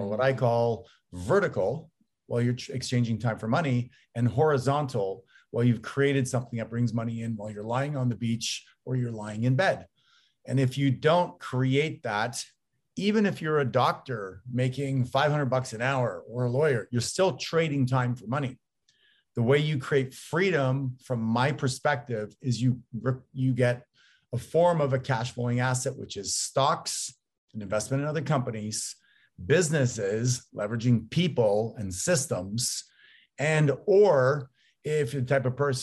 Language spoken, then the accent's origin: English; Canada; now in United States; because I'm Canadian, although I live down here in the States.